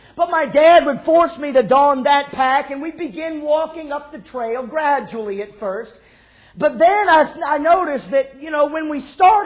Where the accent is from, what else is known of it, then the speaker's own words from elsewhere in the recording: Oregon, United States; also born or lived in California; my dad and I, growing up in Oregon and California many times